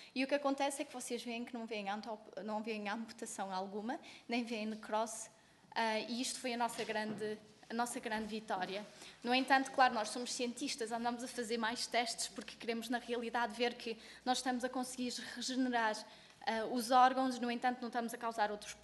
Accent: Portugal; sendo europeia e sendo portuguesa, eu acredito em investir em nós próprios

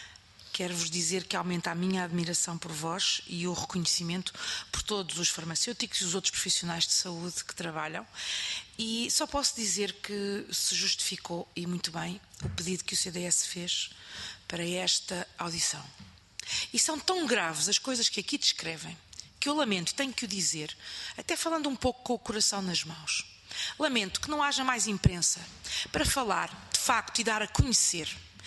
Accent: Portugal; enquanto deputada, enquanto portuguesa

